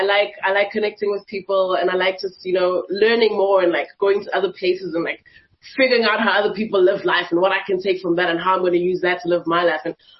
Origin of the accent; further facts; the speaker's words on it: Johannesburg, Gauteng, South Africa; I'm literally like one of the few born and raised in Joburg. I don't know what it's like to go back home in the holidays. This is home. This has been home.